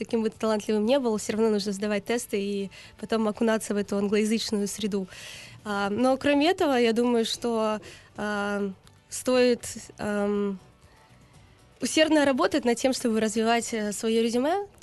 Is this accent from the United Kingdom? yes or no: no; Berdyansk, Zaporizhzhia Oblast, Ukraine; Я сама из Бердянска, Запорожской области, как бы из простой довольно семьи